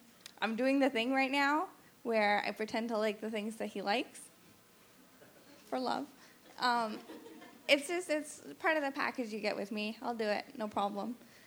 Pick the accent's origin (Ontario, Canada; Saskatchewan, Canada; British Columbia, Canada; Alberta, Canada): British Columbia, Canada; Vancouver; I'm from Vancouver. I'm visiting my mom, my white mom. my mom's also white.